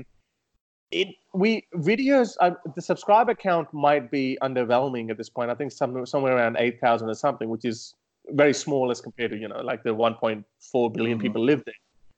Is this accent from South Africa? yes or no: no; Pakistan; because me being a Pakistani myself, it would make more sense for me to try to target that audience.